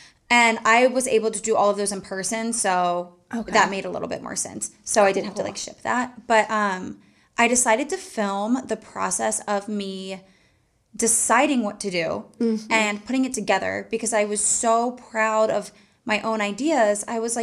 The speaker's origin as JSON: {"language": "English", "town": "Charleston", "country": "United States", "said": "And I am from Charleston and I wanted to get married there"}